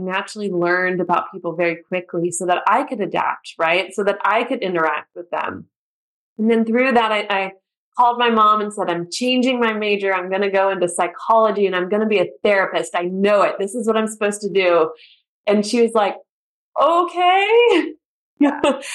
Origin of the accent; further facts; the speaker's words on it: United States; now in Germany; I grew up in the States. I live in Germany now, so that's why I have to point out I grew up in the States. Military kid, constantly moving every 2 to 3 years.